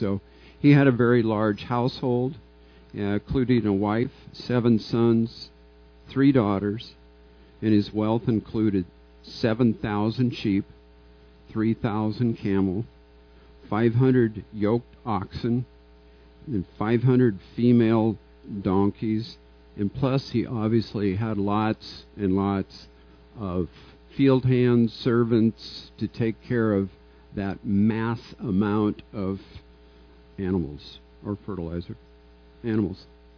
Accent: Washington, United States; We're both from Washington State, and we're both part of the youth leadership team here.

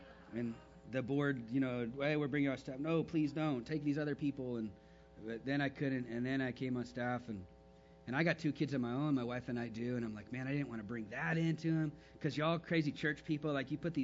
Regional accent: Texas, United States; Now, since I'm a Texan, trip out on that.

